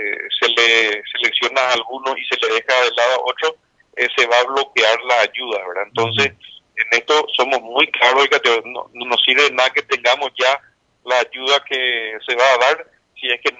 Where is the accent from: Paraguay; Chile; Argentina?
Paraguay; cuando nos fuimos como paraguayos a la guerra del Chaco